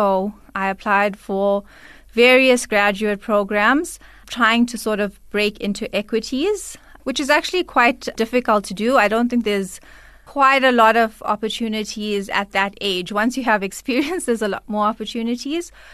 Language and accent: English; Durban, KwaZulu-Natal, South Africa; So I grew up in Durban and I attended Kingsway High School.